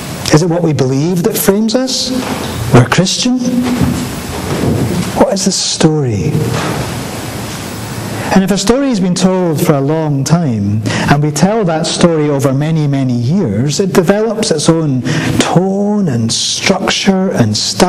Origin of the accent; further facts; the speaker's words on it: Scotland, United Kingdom; I have found myself telling lots of people, I'm Scottish.